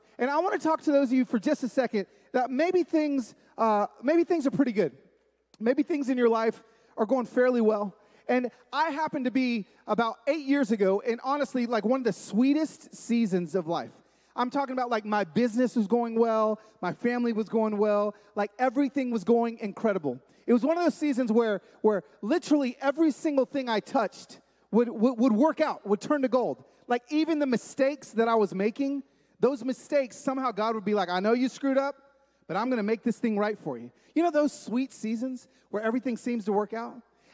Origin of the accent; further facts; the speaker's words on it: Pico Rivera, California, United States; born there; I was born in East L.A. in Pico Rivera, and my dad was the pastor of Primera Iglesia Bautista de Pico Rivera, First Bilingual Baptist Church.